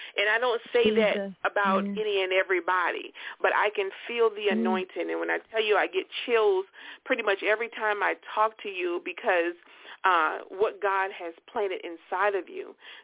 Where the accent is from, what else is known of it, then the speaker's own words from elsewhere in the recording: Utahville, South Carolina, United States; I'm originally from Utahville, South Carolina, right?